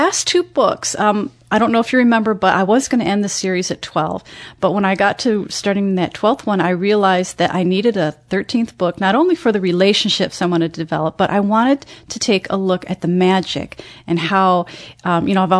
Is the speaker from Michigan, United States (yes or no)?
yes; Michigan, United States; I recently moved back home to my home state in Michigan, and rekindled my relationship with my mom.